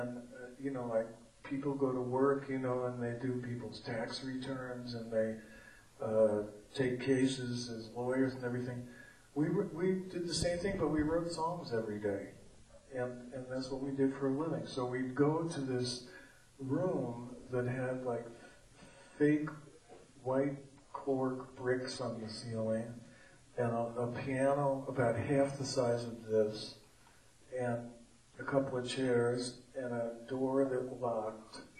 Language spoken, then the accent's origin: English; Queens, New York, United States; I come from New York, from Queens, New York. And where I lived, if you didn't go to college, you were a bum.